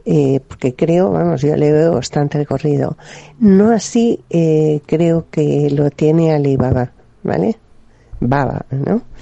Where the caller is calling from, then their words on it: Madrid, Community of Madrid, Spain; de Madrid.